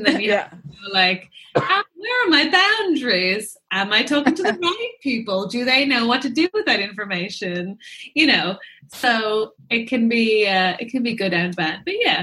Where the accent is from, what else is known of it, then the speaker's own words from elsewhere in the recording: Ireland; So when you're 4 or 5 in Ireland, you start school and you start learning Irish